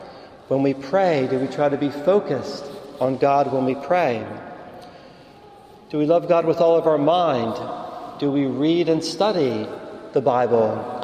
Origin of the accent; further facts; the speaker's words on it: Philadelphia, Pennsylvania, United States; Remember my hometown of Philadelphia, the city of brotherly love? Growing up, I called it the city of brotherly shove, right?